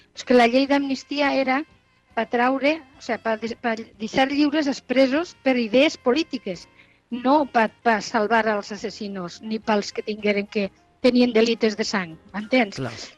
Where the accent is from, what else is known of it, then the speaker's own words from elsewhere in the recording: Valencian Community, Spain; parlo en català, no m'importa, a més sóc valenciana, vull dir que és el mateix. Però al moment d'escriure i de fer un discurs una mica llarg, ho faig bé millor en castellà.